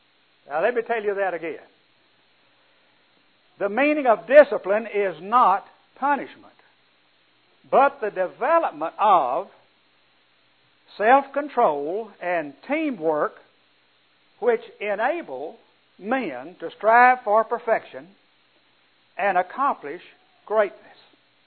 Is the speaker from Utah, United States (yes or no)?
no; Vicksburg, Mississippi, United States; moved away as an adult; also born or lived in Nashville / Indianapolis; Just a little background, I'm from Mississippi originally, and that was a long time ago, around Vicksburg. I graduated from high school there in 1950, went to Freed Hardeman, and the second year met my wife.